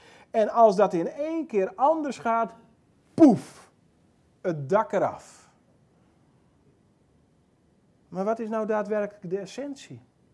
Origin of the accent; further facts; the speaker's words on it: Friesland, Netherlands; Nou, sorry, ik ben een Fries, kan er ook niks aan doen.